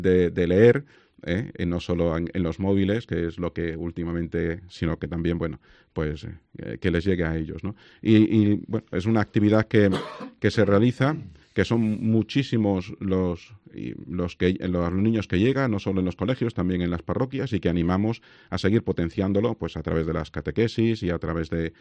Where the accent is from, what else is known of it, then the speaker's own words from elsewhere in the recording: Villamiel, Spain; born there; lo celebré en mi pueblo, en donde me ordené en concreto, con la gente del pueblo donde nací, que es Villamiel, y fue una fiesta y una alegría.